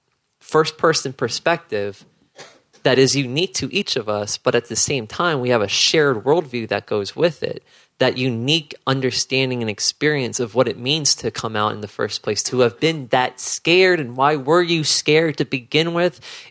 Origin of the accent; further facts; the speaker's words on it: the South, United States; We didn't have anyone in a position of power looking out for our rights when we were growing up in the South.